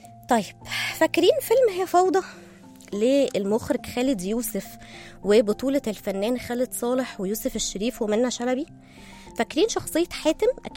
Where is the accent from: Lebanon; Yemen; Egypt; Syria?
Egypt; وفي أمثلة كتير من أفلام ومسلسلات عندنا في مصر اتكلمت عن الحاجات دي